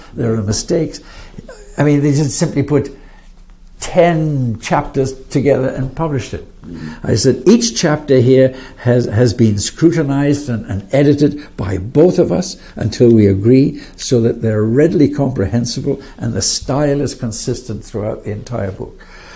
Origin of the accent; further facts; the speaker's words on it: Canada; I said, because, madam, I am a Canadian and I am free to telephone any hotel that I wish in this country or in any other.